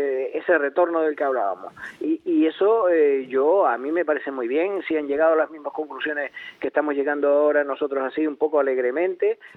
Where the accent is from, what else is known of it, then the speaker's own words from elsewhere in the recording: Canary Islands, Spain; en mejorar nuestra vida como canarios